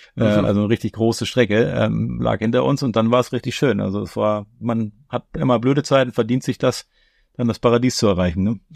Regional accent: Wolfsburg, Lower Saxony, Germany; Also ich bin in Wolfsburg groß geworden, mitten im Binnenland, weit weg vom Wasser.

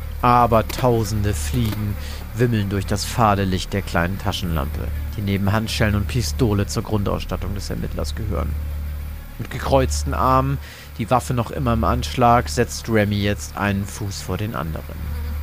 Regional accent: Hambergen, Lower Saxony, Germany; ich komme aus Ostholz-Scharmbeck und eigentlich komme ich aus Hambergen.

